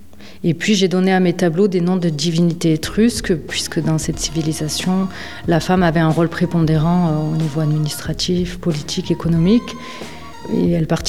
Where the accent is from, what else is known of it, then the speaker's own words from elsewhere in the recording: Florac, Occitanie, France; Donc je suis originaire de Florac en Lozère où j'ai grandi. Ensuite j'ai étudié à Mende jusqu'au bac et je suis partie du département définitivement pour y revenir pendant les vacances scolaires principalement.